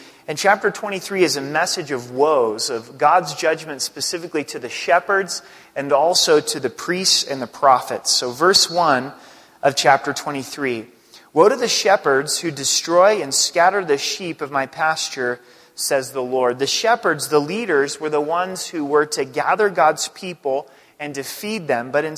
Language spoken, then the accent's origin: English; Oregon, United States; born there; So I obviously wasn't born here. I was born in Southern Oregon